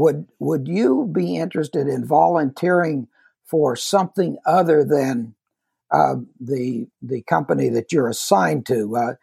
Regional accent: Kansas, United States; I grew up in Kansas, so I thought I knew what hot was.

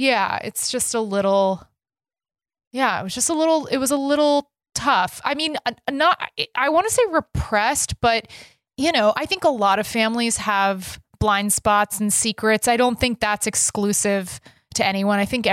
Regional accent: Texas, United States; When I was growing up, because I grew up in Texas, my dad's from Texas, my mom's from New Jersey

